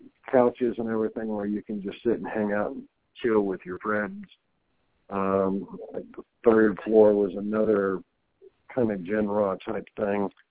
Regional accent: the South, United States; You know, even though I'm from the South, you know, it's not like I walk around with neon on. But when I speak, I think it kind of shows.

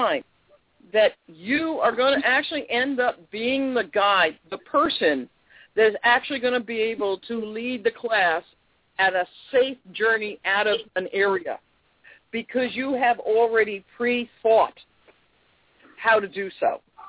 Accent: New York, United States; you can tell I'm from New York.

